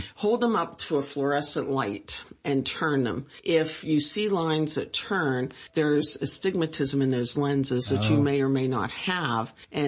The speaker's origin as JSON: {"language": "English", "town": "Reynoldsville", "region": "Pennsylvania", "country": "United States", "tie": "born or raised there", "said": "Well, I grew up near Reynoldsville, so I've been here all my life. I graduated from DuBois High School."}